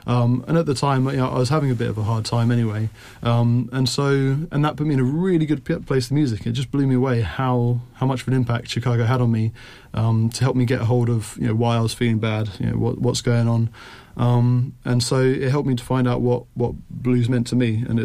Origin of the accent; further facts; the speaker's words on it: Cambridge, Scotland, United Kingdom; growing up in Cambridge, you know, it's not like you're in London.